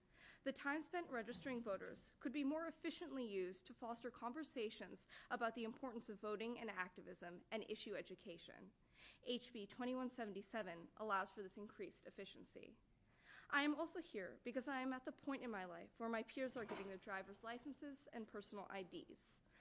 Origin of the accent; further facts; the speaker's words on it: Oregon, United States; I am from Washington County and am a senior at Westview High School.